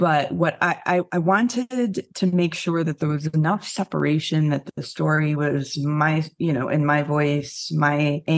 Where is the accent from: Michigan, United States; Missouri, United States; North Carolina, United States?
Michigan, United States; And also, I grew up in Northern Michigan. I was outside all the time and a huge animal lover.